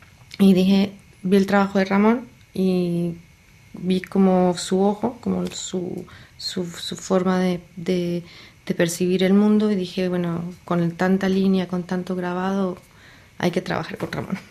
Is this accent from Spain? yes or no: no; Colombia; moved away; yo me fui muy joven de Colombia, entonces cuando regresaba a Colombia me dijo